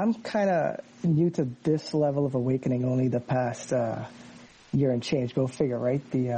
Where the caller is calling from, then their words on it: Toronto, Ontario, Canada; I, too, am in the GTA. I understand you are also in Toronto, Ontario.